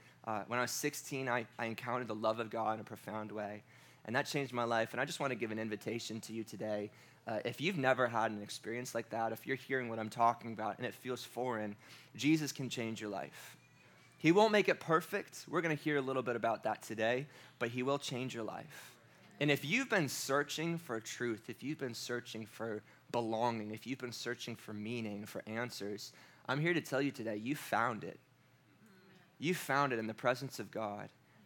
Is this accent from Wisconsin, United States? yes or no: no; New York, United States; also born or lived in Pittsburgh; So I was born here, and my parents moved to upstate New York, right up